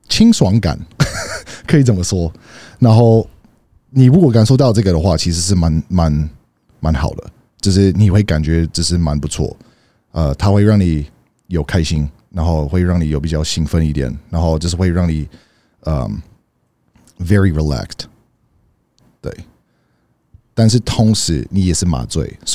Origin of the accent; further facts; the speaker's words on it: United States; 因为美国，到处都有很多不同的毒品，那其实都有接触到，连我自己在小时候在国中高中的时候有接触到过